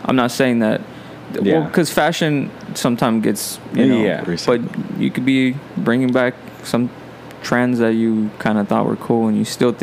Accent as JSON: {"language": "English", "town": "Cathedral City", "region": "California", "country": "United States", "said": "they would ask me, like, where are you from? For a while, like, Cat City."}